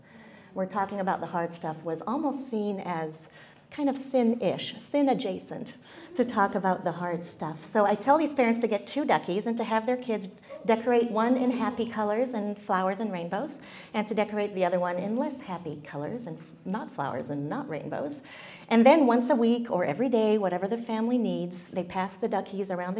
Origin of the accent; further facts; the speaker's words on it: France; I was born and raised in France. That's just the reality. And because my parents taught at European Bible Institute just north of Paris, I got to grow up in this.